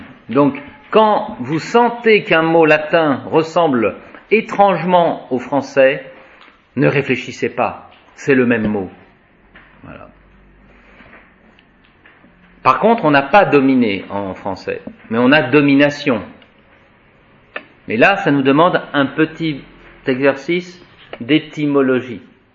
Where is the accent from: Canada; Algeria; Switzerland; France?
France; en tant que Français, nous avons des racines latines très fréquentes.